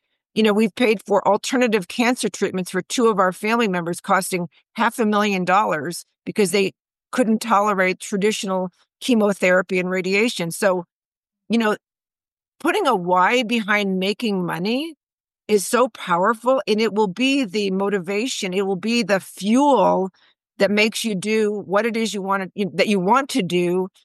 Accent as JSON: {"language": "English", "town": "Dallas", "region": "Texas", "country": "United States", "said": "I'm from Dallas, Texas."}